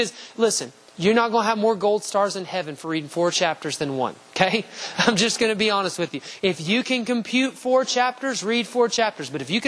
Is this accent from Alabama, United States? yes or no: yes; Huntsville, Alabama, United States; I'm originally from Huntsville, I'm sorry.